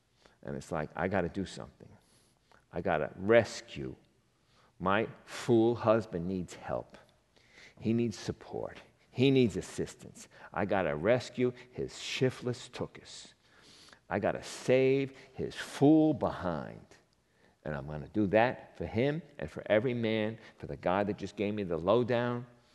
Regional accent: Queens, New York, United States; Now again, I'm from Queens originally, and I'm like, what does that entail?

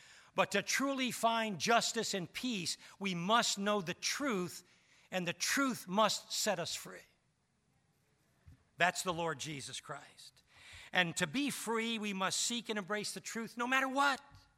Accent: United States; As an American, as a human being deep down, my spirit and my heart and my mind resonates with those who seek justice.

